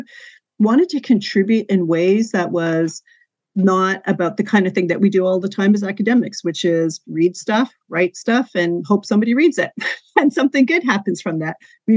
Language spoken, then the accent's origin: English; Whitefish River First Nation, Ontario, Canada; I am Anishinaabe from Whitefish River First Nation. I'm actually sitting in my community today